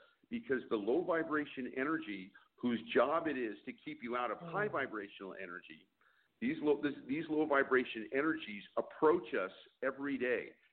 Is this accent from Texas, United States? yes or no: no; San Francisco, California, United States; I'm from San Francisco, and I used to drive across the Golden Gate Bridge a lot